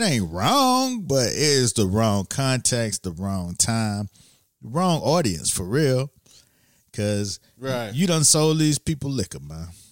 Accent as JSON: {"language": "English", "town": "Miami", "region": "Florida", "country": "United States", "said": "You know, I'm from Miami, so."}